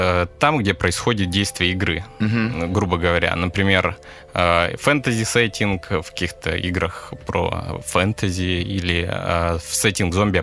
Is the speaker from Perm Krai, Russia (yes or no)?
yes; Perm, Perm Krai, Russia; оба мы из Перми